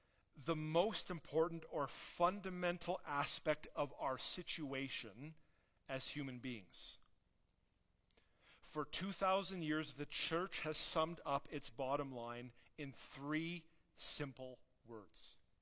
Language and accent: English; Canada; I'm pretty Canadian and don't get a lot of joy from saying things that other people disagree